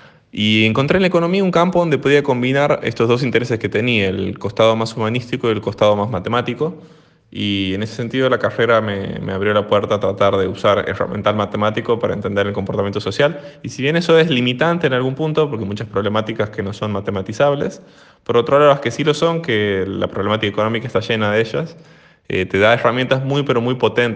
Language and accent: Spanish; Argentina; como argentino, uno ve siempre que está complicado ese frente, el frente económico